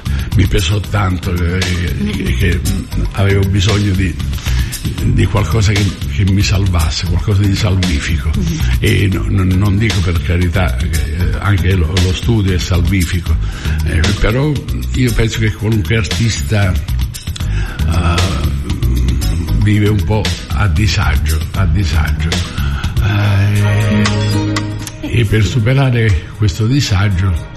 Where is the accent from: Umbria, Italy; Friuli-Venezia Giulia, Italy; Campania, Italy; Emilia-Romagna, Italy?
Campania, Italy; Castellammare di Stabia; a Castellammare, che è il mio paese d'origine